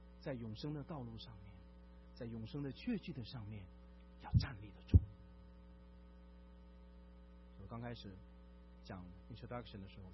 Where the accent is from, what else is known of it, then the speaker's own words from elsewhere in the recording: Jiamusi, Heilongjiang, China; born there; 我是生在黑龙江省佳木斯市，那个小城市小到一个地步